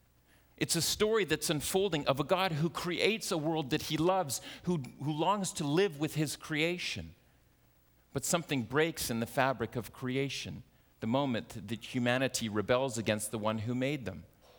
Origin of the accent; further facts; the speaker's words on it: Scarborough, Ontario, Canada; I was born in Scarborough, Ontario in 1978. And I grew up in a wonderful household.